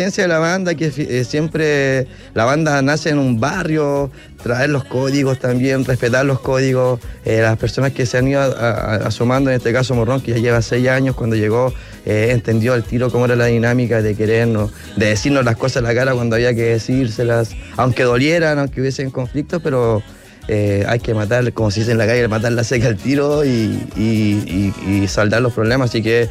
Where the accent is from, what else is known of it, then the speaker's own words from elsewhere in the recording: La Florida, Santiago Metropolitan Region, Chile; Nosotros somos oriundos de La Florida, así que somos Flor y Puente Altino.